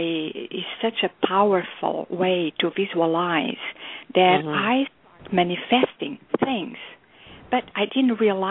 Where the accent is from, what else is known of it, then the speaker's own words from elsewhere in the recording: Portugal; English is a second language; also born or lived in Africa; I'm a Portuguese, and I was born in Africa. As my father, he was a military officer. We traveled around all Africa. We were moving all the time.